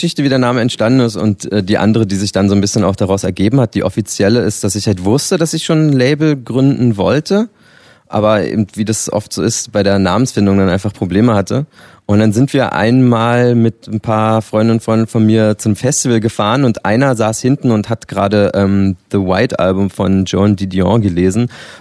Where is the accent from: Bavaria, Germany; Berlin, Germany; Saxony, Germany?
Berlin, Germany; Ich komme aus Lichtenberg, ja. Habe irgendwann mal den Sprung nach Neukölln geschafft.